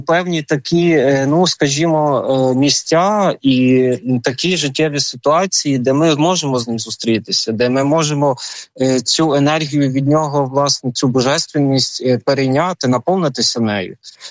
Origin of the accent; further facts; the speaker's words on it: Ivano-Frankivsk Oblast, Ukraine; в моєму населеному пункті, який знаходиться фактично, звідки я родом, знаходиться цей населений пункт на межі Бойківсько-Покутський.